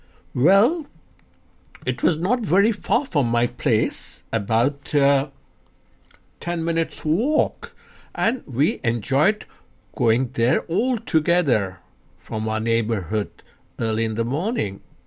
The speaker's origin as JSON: {"language": "English", "country": "Bangladesh", "second_language": "English", "said": "77 years old. I am from Bangladesh."}